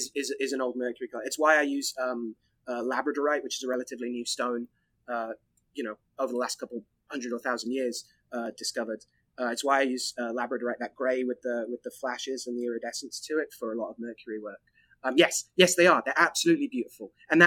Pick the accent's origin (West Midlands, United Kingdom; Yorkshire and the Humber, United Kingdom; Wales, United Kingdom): West Midlands, United Kingdom; Birmingham; I grew up in Birmingham. It's where my folks and my sister and stuff and a lot of family still are, in the West Midlands